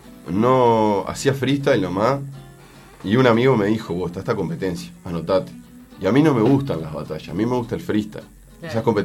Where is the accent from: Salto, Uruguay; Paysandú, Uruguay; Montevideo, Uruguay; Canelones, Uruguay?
Canelones, Uruguay; Como canarios que somos, le empezábamos a dar hasta entenderlo.